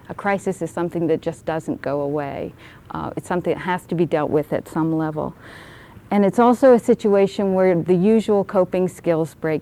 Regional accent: Pittsburgh, Pennsylvania, United States; And I'm from Pittsburgh, Pennsylvania.

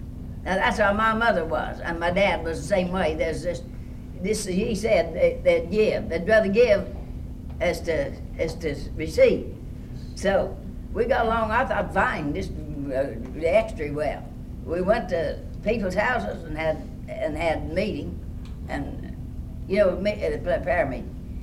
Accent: Calhoun County, United States; I was born in Calhoun County. I was born in 1908. And I've practically been there all my life.

